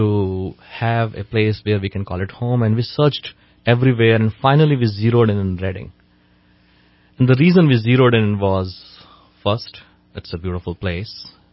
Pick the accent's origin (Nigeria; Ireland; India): India; moved away as an adult; now in United States; I grew up in India and went to medical school there along with my wife, who was my classmate in my medical school. Both of us married and moved to United States when we had first child